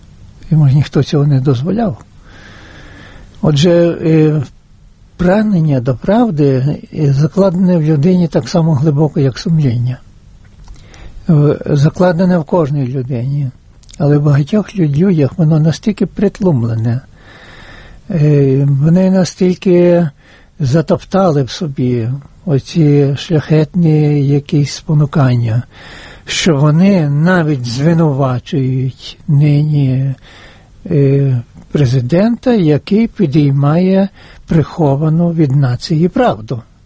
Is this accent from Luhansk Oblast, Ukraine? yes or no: no; Volyn Oblast, Ukraine; Я з Західної України, я з Волині